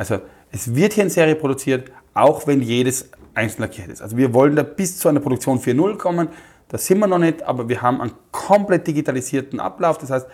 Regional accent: Austria; Ich habe gesagt, ich bin aus Österreich

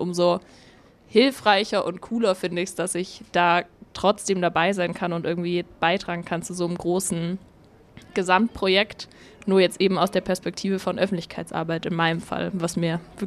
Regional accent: Ulm, Baden-Württemberg, Germany; Ich bin tatsächlich in Ulm aufgewachsen.

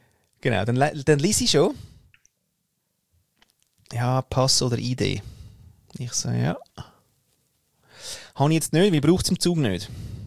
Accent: Austria; now in Switzerland; ja, von Österreich bin ich, aber ich lebe in der Schweiz.

